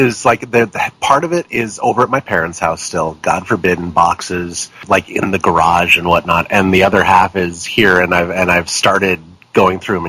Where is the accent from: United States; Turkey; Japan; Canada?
Japan; well, heck, I grew up in Japan.